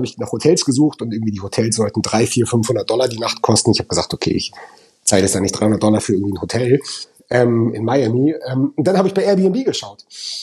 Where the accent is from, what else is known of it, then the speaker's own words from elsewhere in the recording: Kiel, Schleswig-Holstein, Germany; also born or lived in Flensburg; Also ich bin ein Kind der Küste. Ich glaube, wenn man mich fragt, wo ich herkomme, sage ich immer Kiel. Das stimmt aber eigentlich gar nicht, weil ich wurde in Flensburg geboren.